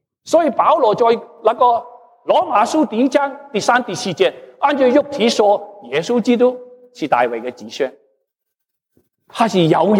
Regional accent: China; 英国以前骗我们中国人，卖鸦片烟给我们中国人，拿我们的黄金。

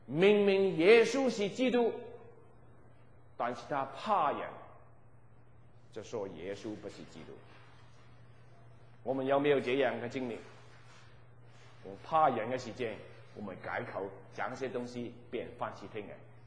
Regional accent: Hong Kong; moved away as an adult; now in Canada; 我从香港来，我以前一来到这个加拿大，我觉得这个文化这里不好那里不好

